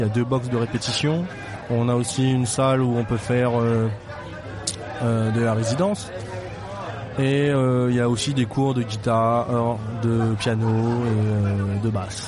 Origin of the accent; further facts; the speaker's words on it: Réunion, France; ben, en fait, on est quoi? Ben, on est réunionnais.